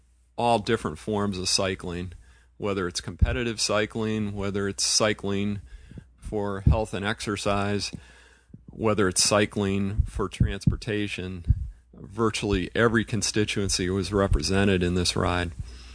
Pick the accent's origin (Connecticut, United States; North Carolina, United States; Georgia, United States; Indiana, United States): Connecticut, United States; Hartford; I grew up in the Hartford area